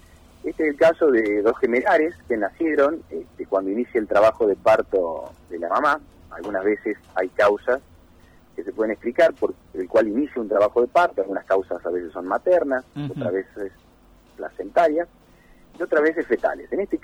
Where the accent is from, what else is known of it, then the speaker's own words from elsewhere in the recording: Marcos Juárez, Córdoba, Argentina; moved away as an adult; now in Villa María, Argentina; No, yo soy oriundo de Marcos Juárez.